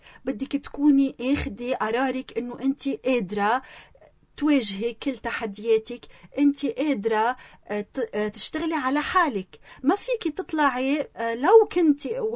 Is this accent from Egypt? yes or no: no; Beqaa, Lebanon; والبقاع مثل ما تفضلتي وقلتي، أنا جاية من البقاع، البقاع بيفتقر كتير صراحة لهيدي الكوادر